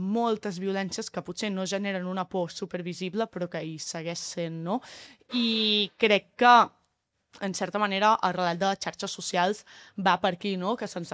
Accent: Catalonia, Spain; un poble, no? De Catalunya Central, de 6.000 habitants, de sense referents, sense educació sexual, i a més, jo venint del jazz d'una família d'esquerres i molt progressista

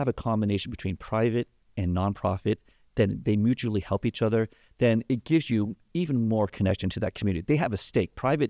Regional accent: Canada; Yeah, I'm from Canada.

